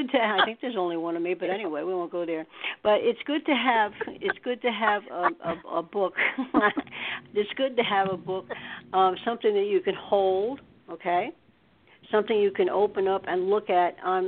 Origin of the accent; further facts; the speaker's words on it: New York, United States; born there; now in New Jersey, United States; okay, say you're from New Jersey, which I'm from right now. I haven't always been from New Jersey. I was born in New York.